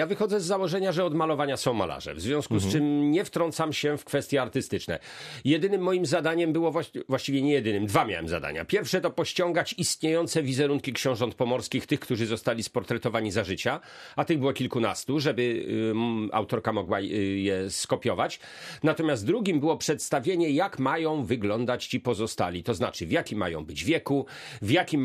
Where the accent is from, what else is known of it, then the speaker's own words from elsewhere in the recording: Szczecin, West Pomeranian Voivodeship, Poland; No ja jestem pomorzaninem stuprocentowym, urodzonym tutaj w Szczecinie i po prostu, w szczególności w czasach, kiedy byłem studentem, o studiowałem w Warszawie, bo jeszcze nie było w Szczecinie uniwersytetu